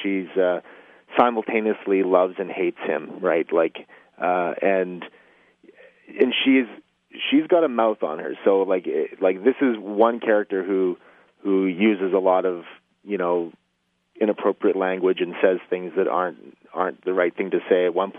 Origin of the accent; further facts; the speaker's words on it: Stony Plain, Alberta, Canada; now in Regina, Canada; I grew up just outside of Stony Plain, Alberta, and I live in Regina